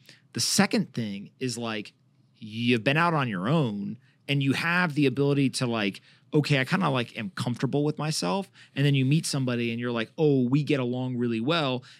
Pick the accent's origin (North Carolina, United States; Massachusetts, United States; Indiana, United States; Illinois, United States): North Carolina, United States; I grew up in North Carolina.